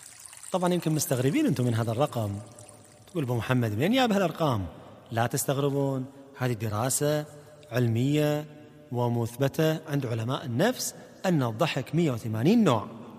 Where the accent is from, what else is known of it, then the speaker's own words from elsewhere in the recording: Kuwait; عندنا في الكويت